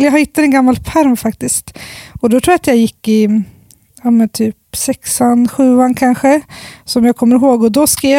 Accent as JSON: {"language": "Swedish", "town": "Sundsvall", "region": "Västernorrland County", "country": "Sweden", "tie": "born there", "also_born_or_lived": "Kärsjö", "said": "Jag är född i Sundsvall som ligger i södra Norrland. Och sen har vi varit också, har vi också ett hus uppe i den by där min pappa är född i norra Ångermanland. Så att jag har ju växlat mellan vad är Kärsjö som är den byn heter och Sundsvall."}